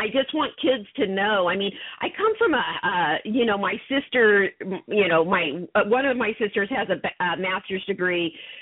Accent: Huntington Beach, California, United States; So, you know, growing up in this area, I grew up in Huntington Beach and moved to Newport later on

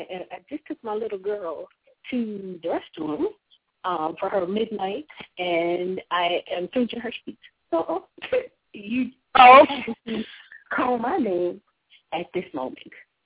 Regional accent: Washington, District of Columbia, United States; moved away as an adult; now in Florida, United States; Born and raised in the D.C. area, and I ventured to Florida in July.

